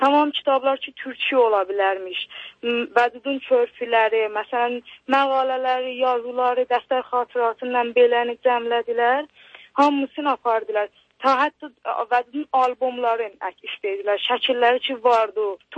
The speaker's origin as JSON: {"language": "Azerbaijani", "country": "Iran", "said": "Xo, vəxt ki, mən türkəm, türkçü danışaram. Lüzum yoxdur ki, alay türkçünə mən farsı danışmadım. Lüzum yoxdur ki, bir məmləkətin ki, 35 milyon nəfər türkçü vardı."}